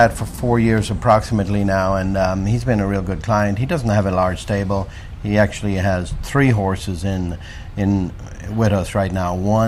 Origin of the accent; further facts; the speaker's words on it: Ireland; moved away as an adult; now in Kentucky, United States; Well, I grew up in Ireland